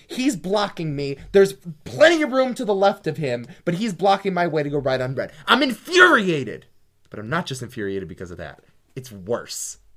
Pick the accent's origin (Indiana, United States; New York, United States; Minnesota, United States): Minnesota, United States; Oh, it's surrogate, you know. I'm from Minnesota.